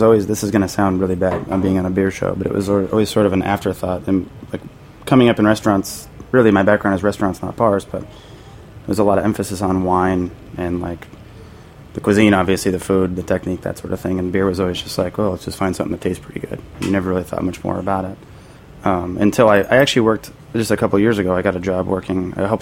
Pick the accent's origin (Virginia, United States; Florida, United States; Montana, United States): Montana, United States; Missoula; I'm from Missoula. It's kind of the craft beer scene there is pretty strong